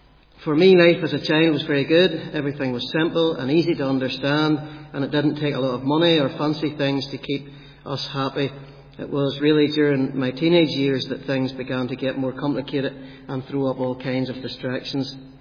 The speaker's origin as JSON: {"language": "English", "town": "Ballymena", "region": "Northern Ireland", "country": "United Kingdom", "tie": "born there", "said": "I was born in the Waveney Hospital, Ballymena, County Antrim, on the 8th of July 1981."}